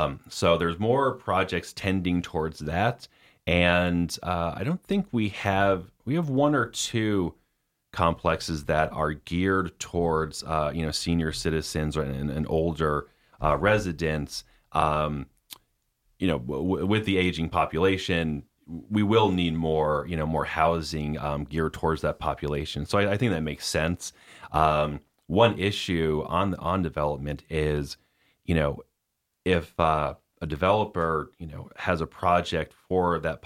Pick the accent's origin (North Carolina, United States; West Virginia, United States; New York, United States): New York, United States; Scotia; Well, I grew up in Scotia. I've lived in the Capital District my whole life.